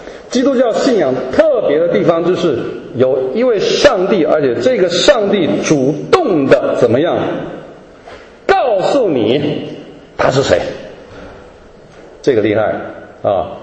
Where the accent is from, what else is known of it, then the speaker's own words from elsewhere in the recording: Taiwan; born there; 像我是山东人，第二代在台湾生的外省二代啊，我没有去过山东，但我说我是山东人啊。